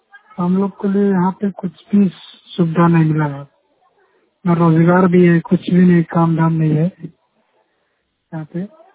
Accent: Akbarpur, Uttar Pradesh, India; अम्बेडकर नगर अकबरपुर, उत्तर प्रदेश के रहने वाले हैं।

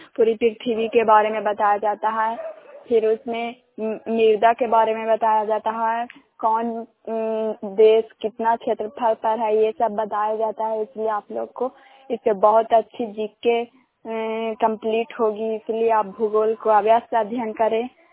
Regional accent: Karai Parsurai, Bihar, India; गांव सान पंचायत सान प्रखंड कराय परसुराय जिला नालंदा के निवासी हूँ।

